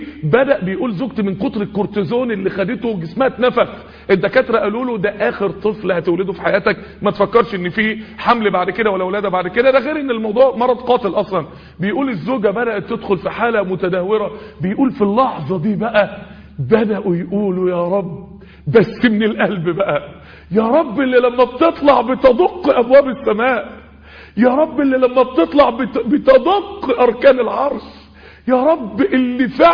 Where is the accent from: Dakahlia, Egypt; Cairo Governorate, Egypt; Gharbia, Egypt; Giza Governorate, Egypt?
Dakahlia, Egypt; Mansoura; يعني القهوة دي في منطقة عندنا في المنصورة